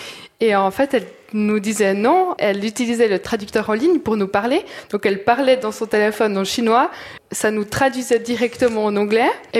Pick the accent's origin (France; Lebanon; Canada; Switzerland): Switzerland; Chez nous, en Suisse, on a vraiment l'habitude que les trains soient à l'heure